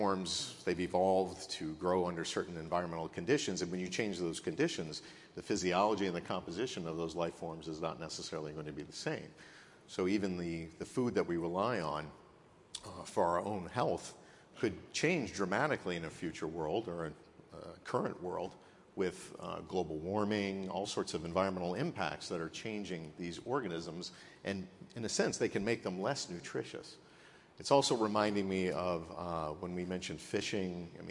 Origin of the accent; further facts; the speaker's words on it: Philadelphia, Pennsylvania, United States; I was born in Philadelphia. My early years were spent here